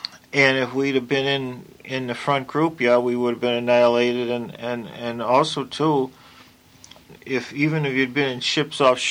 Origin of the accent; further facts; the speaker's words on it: Buffalo, New York, United States; And I was from Buffalo, and he was from Chicago, so we hung around together